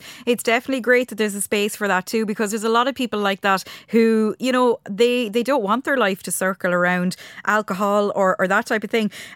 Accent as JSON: {"language": "English", "town": "Portumna", "region": "Connacht", "country": "Ireland", "said": "I lived there for years and years. I'm originally from Portumna and I'm back there now."}